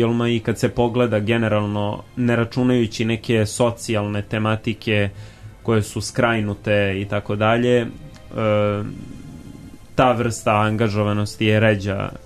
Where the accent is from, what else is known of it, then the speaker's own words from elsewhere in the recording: Belgrade, Serbia; u kraju mom, gde sam odrastao na Novom Beogradu.